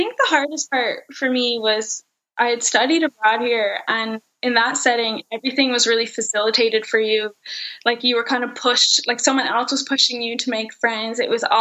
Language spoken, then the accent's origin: English; United States; accent: American; this guy heard my American accent